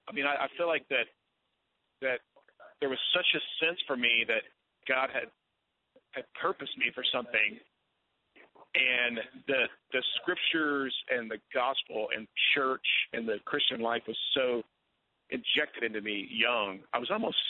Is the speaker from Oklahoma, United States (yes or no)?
yes; Oklahoma, United States; Yeah, I grew up in Oklahoma, small town outside of Tulsa